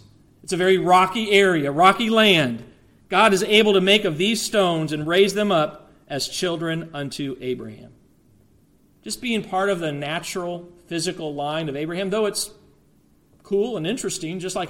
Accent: Colorado, United States; I was baptized at the church where I grew up in Colorado.

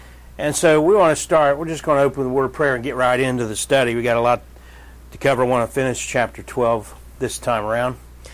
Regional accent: England, United Kingdom; I am English, and I'm going to call on the name of the Lord Jesus.

